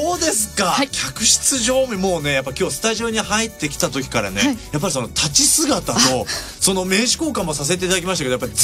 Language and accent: Japanese; Oita, Japan; 地元大分で